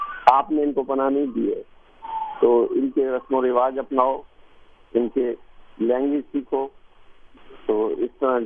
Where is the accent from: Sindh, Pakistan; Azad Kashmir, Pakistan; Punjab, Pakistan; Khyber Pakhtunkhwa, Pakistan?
Khyber Pakhtunkhwa, Pakistan; Mardan; also born or lived in Bareilly, India; میں 20 اکتوبر 1947 کو بریلی میں پیدا ہوا تھا. اور 25 دسمبر 1947 کو میرے والد صاحب نے وہاں سے مائگریٹ کیا